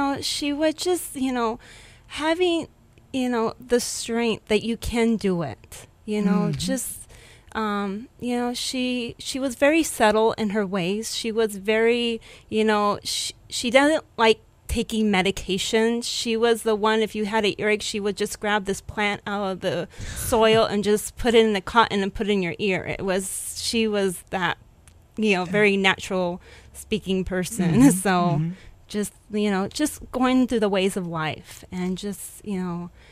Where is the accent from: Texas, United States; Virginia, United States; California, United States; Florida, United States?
California, United States; Paramount; I grew up in California. I was born in Hawthorne, California. I was raised in Paramount, California.